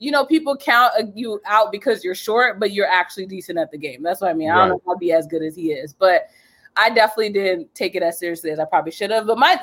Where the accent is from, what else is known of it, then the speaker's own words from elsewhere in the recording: New Jersey, United States; now in Boston, United States; So I'm originally from New Jersey. A lot of people get surprised because I think at this point people think I'm from Boston, but I'm not. Right. So born and raised in New Jersey, went to school there